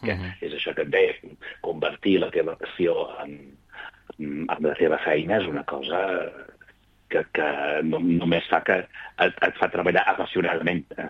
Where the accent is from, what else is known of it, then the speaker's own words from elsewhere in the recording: Calaf, Catalonia, Spain; Jo soc de Calaf